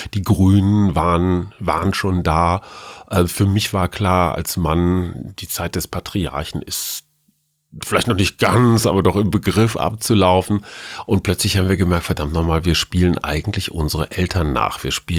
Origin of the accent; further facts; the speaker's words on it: Münster, North Rhine-Westphalia, Germany; Ja, ich denke immer ans Radfahren als Münsteraner.